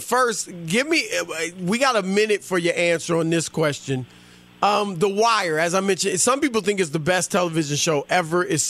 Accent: Louisiana, United States; I'm from Louisiana, so I love it for that reason too.

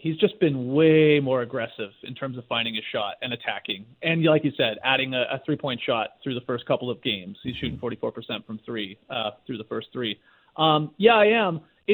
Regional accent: Canada; now in United States; I love it, especially as a Canadian down here in the States.

